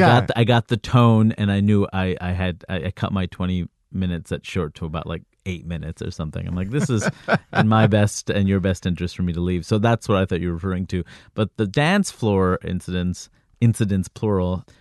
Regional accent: Queens, New York, United States; I grew up throughout Queens. I grew up in Jackson.

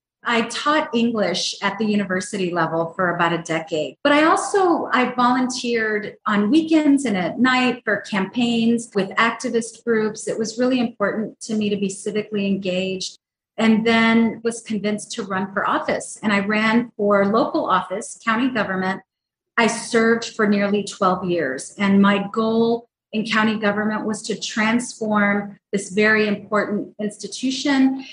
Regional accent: El Paso, Texas, United States; I am born and raised in El Paso, Texas. I raised my kids in El Paso, Texas. I'm a third generation El Pasoan. I am truly a woman of the border.

